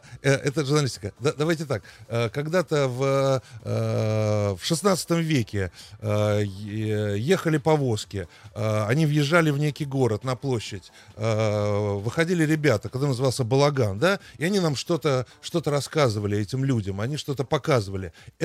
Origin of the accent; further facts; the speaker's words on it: Uzbekistan